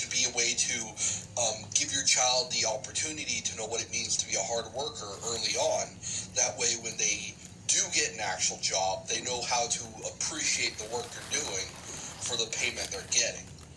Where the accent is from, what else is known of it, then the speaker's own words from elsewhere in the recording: Redding, California, United States; I'm from Redding, California